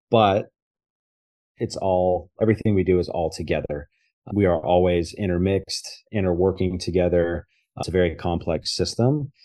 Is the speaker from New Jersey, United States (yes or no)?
no; Boise, Idaho, United States; And then from there, we are from the Pacific Northwest. I'm born and raised in Boise, Idaho.